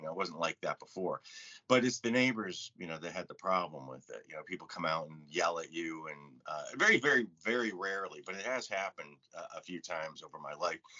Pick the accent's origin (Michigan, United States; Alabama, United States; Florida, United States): Michigan, United States; Detroit; It wasn't like, here I am from Detroit, you know, and I'm real tough.